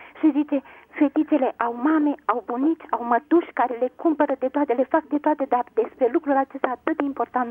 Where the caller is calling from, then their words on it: Roman, Neamț County, Romania; din Roman.